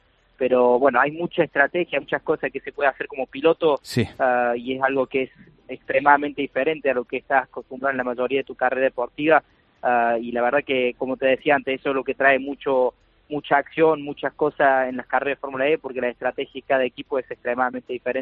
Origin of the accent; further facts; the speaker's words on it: Argentina; also born or lived in France; argentino, pero mi corazón es, digamos, mucho más argentino que francés, porque yo nací en Francia y a lo menos de un año, cuando tenía 6 meses de vida, me fui para Argentina y sigo viviendo ahí hasta hoy el día